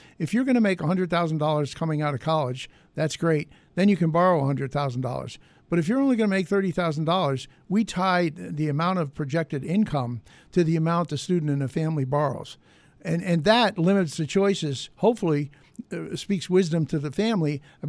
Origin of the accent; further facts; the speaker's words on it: Rochester, New York, United States; Now, I come from Rochester, and we've got some great high schools there.